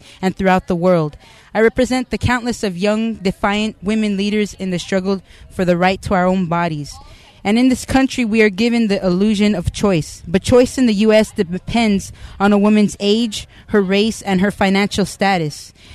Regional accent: San Francisco, California, United States; As a young Chicana born and raised in Frisco

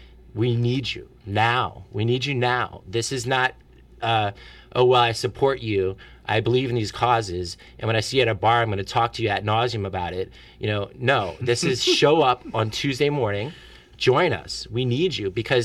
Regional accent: New Orleans, Louisiana, United States; You know, I'm from New Orleans, and I'm really embedded in the community

